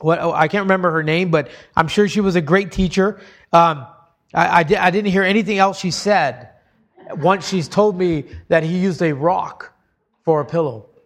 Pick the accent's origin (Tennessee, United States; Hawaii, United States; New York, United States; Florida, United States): Hawaii, United States; I pictured just a sharp lava rock growing up in Hawaii or something like that.